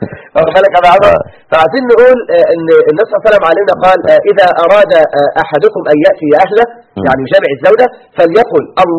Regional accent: Egypt; كان عندي قبل الأمس واحد يعد من عتاه السحر عندنا في مصر

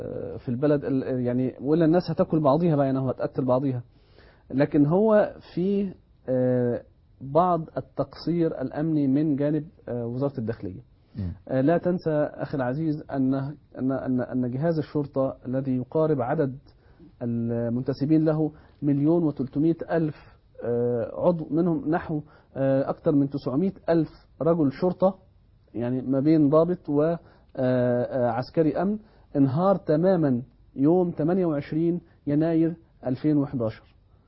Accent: Egypt; احنا كمصريين

